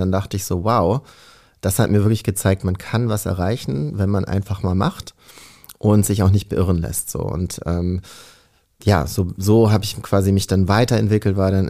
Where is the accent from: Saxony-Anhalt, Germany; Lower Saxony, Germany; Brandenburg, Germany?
Lower Saxony, Germany; Also ich bin ja im Wendland aufgewachsen, das ist die Region rund um Gorleben.